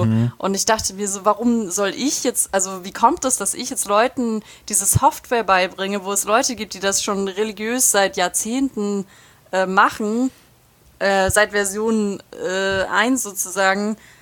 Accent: Ulm, Baden-Württemberg, Germany; ich komme aus Ulm, ich habe das und das studiert

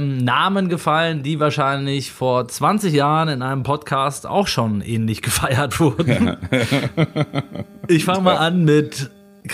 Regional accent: Kalkar, North Rhine-Westphalia, Germany; Hallo, grüezi, bonjour und guten Abend aus Alt-Kalkar, meiner Heimat

